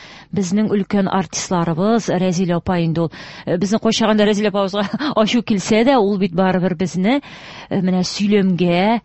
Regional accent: Menzelinsk, Tatarstan, Russia; born there; мин инде Минзәләдә туганмын. Безнең элек инде авылыбыз Минзәлә районына кергән булган 87 елга кадәр, аннан соң Тукай районына күчкән. Мин инде Минзәлә кызы дип тә әйтергә булам.

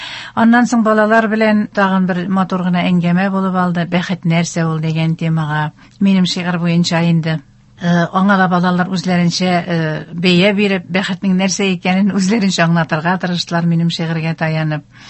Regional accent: Rybnaya Sloboda, Tatarstan, Russia; яшим, сөйеп яшим балык бистәсен. Һәм минем бөтен иҗатым, үземнең бөтен тормышым шушы үземнең районыма, туган җиремә

